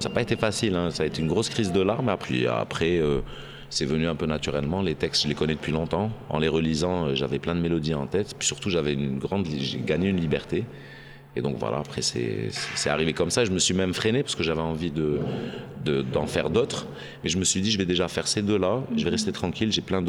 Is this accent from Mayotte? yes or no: no; Algiers, Algiers Province, Algeria; now in Grenoble, France; je suis algérois. Je viens d'Alger. J'aurais du mal à être autre chose qu'algérois, bien que ça fait 20 ans que je suis grenoblois. Je me sens toujours grenoblois d'adoption, toujours vraiment algérois.